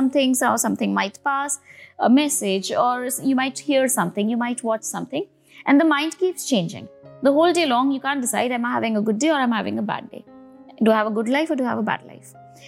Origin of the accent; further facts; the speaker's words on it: India; You know, we come from India, so it can be hot.